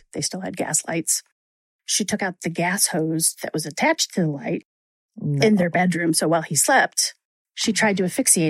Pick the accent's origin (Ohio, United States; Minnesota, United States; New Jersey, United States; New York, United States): New Jersey, United States; I'm from Jersey.